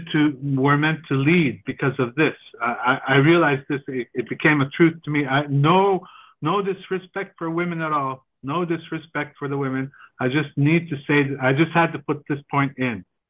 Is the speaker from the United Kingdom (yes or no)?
no; Saudi Arabia; You'll always see Infinite Reach Ministries, but … from Saudi Arabia. Let's keep it like that.